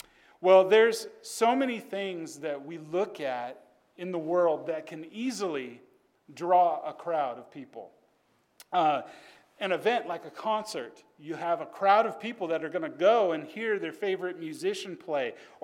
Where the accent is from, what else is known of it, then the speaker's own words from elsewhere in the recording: Stockton, California, United States; I was raised in Stockton, California. It's not the most safe place in the country to live, but it's not terrible.